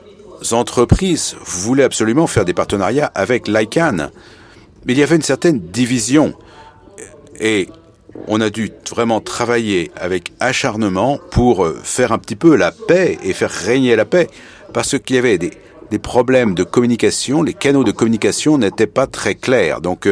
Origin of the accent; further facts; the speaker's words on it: Nigeria; je suis du Nigeria